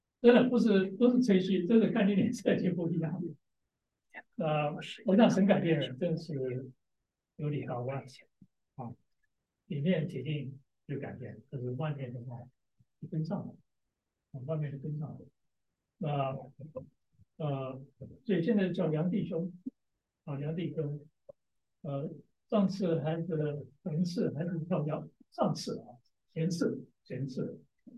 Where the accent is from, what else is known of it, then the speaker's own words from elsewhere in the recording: China; 我是从国内来的，在国内待了8年，没有人可以反对啊，我是国内来的。